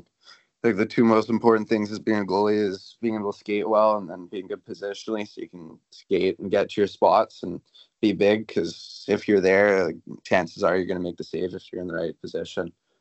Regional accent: North Vancouver, British Columbia, Canada; growing up on the North Shore, there's so much biking and snowboarding, so I did that a lot with my friends.

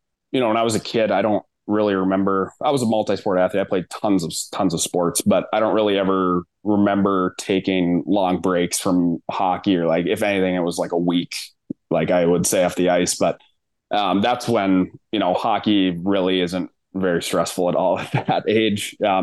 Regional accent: Minnesota, United States; Like, I'm from Minnesota.

